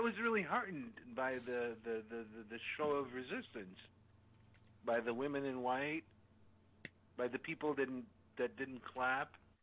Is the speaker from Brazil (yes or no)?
yes; Brazil; first language Portuguese; English is a second language; You know, I was Brazilian. They helped me with my Spanish because my native language is Portuguese. I didn't speak Spanish, and they taught me Spanish.